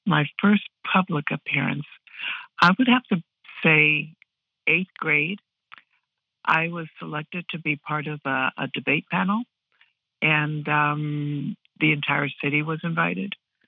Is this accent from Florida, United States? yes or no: no; Wickliffe, Ohio, United States; I said, hi … from Wycliffe, Ohio.